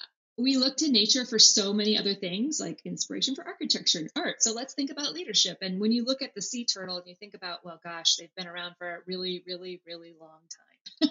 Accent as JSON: {"language": "English", "town": "Chicago", "region": "Illinois", "country": "United States", "tie": "born or raised there", "said": "you know, I grew up in Chicago, so I'm growing up on the Great Lakes."}